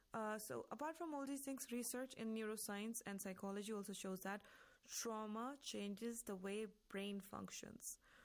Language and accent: English; Jammu and Kashmir, India; English is a second language; now in Iran